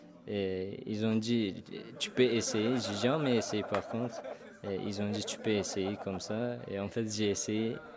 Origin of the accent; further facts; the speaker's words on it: Turkey; now in France; je viens de Turquie. Le mois prochain, ça va faire 2 ans, je suis en France.